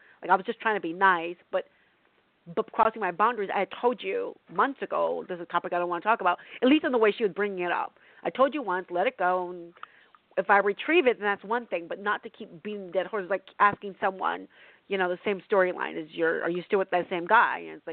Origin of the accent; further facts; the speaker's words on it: California, United States; That's actually Los Angeles, but I'm from Northern California.